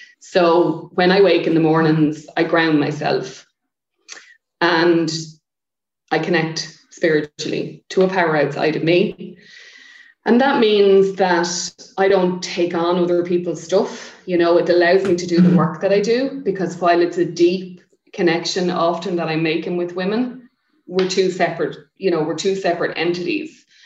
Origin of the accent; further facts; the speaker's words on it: Leinster, Ireland; So I'm the youngest of four and I grew up in Wicklow.